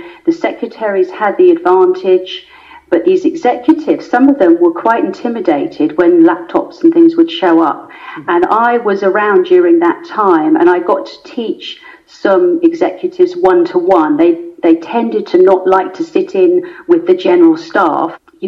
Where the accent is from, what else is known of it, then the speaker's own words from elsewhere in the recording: South East England, United Kingdom; accent: English; No, I didn't pick up that accent, no. Very English. I grew up in Surrey in England, and that accent has stayed with me.